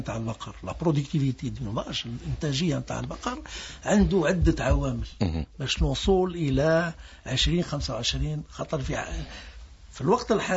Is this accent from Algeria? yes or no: yes; Algeria; المعضلة الكبيرة عندنا في الجزائر هو إنتاج العلف قط.